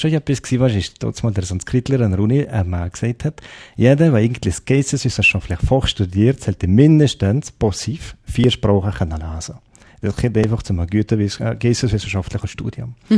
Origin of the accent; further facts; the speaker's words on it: Switzerland; da kommt man sich als Schweizer ein bisschen blöd vor